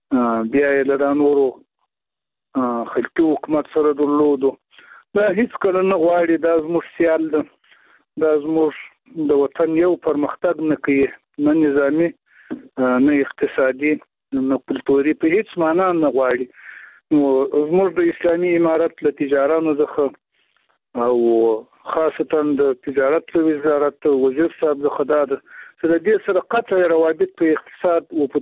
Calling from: Zabul, Afghanistan; د زابل ولایت په شاجوی له سوالي سره ټلیفون په لیکو واسلیم

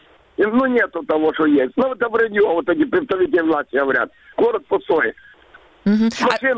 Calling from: Yevpatoria, Crimea, Ukraine; Я звоню вам из Крыма, район Евпатории.

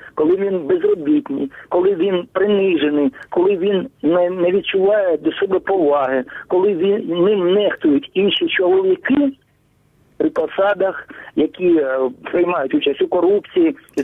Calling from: Sievierodonetsk, Luhansk Oblast, Ukraine; я телефоную з Сєвєродонецька, Луганської області.

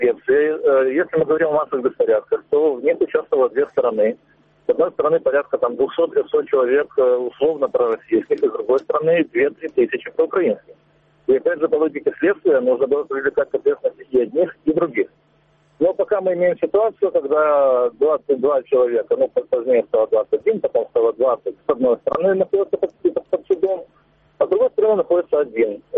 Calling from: Kramatorsk, Donetsk Oblast, Ukraine; Краматорск.

